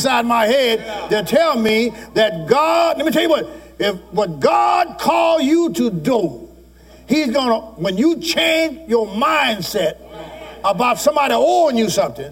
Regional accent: Louisiana, United States; I don't know if y'all understand these words, I'll be saying all kind of words, I'm from Louisiana

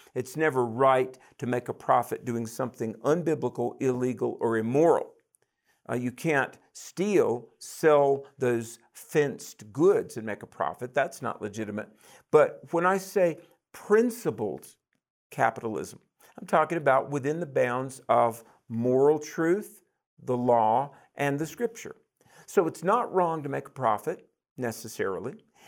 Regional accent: North Carolina, United States; I'm from the South, North Carolina. You know, growing up, turns out we were poor. I didn't know that. We had a chicken farm for 88 years

